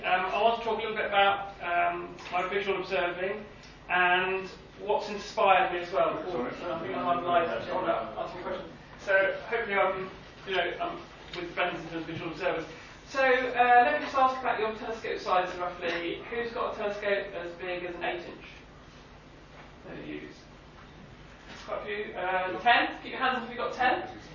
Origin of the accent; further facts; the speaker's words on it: Bristol, South West England, United Kingdom; I come from Bristol.